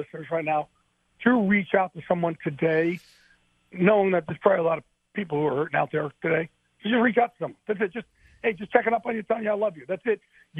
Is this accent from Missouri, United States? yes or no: no; New Jersey, United States; it was tough for me growing up in the Jersey Shore. You get bullied in the Jersey Shore.